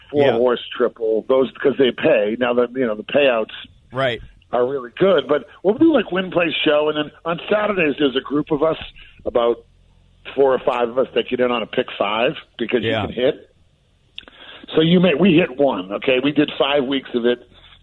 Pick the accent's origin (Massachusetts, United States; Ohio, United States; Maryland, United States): Massachusetts, United States; Boston; And growing up in Boston, there wasn't much of a racetrack there. But when I came down here